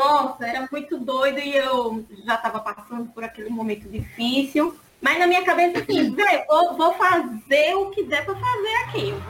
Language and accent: Portuguese; Maceió, Alagoas, Brazil; sou de Maceió, Alagoas, Nordeste, bem longinho de vocês. Sou doutorando em Física e sou mamãe da Alice.